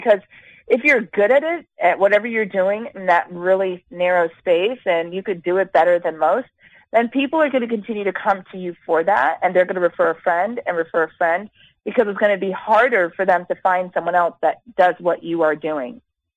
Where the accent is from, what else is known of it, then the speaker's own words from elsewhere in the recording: Jamaica; because I'm from Jamaica, as you know.